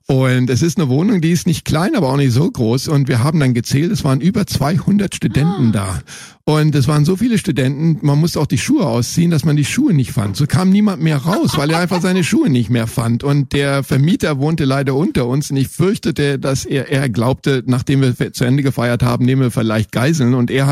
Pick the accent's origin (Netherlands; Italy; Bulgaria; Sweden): Sweden; German is a second language; now in Germany; ich bin Schwede